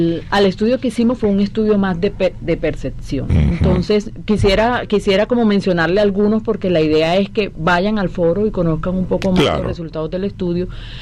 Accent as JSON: {"language": "Spanish", "country": "Colombia", "said": "que podamos como colombianos y a nivel pues de Latinoamérica y del mundo poder respetar"}